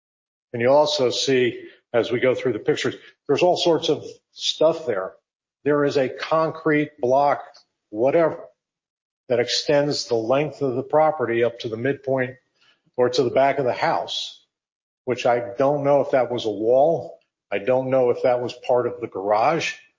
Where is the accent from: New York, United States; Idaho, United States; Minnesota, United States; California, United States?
New York, United States; growing up where I grew up in New York, you don't put anything that you value close to or adjacent to somebody else's property